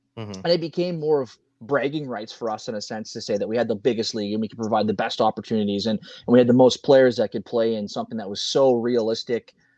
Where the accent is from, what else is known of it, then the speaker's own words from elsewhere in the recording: Canada; we're two Canadian kids that, know, love hockey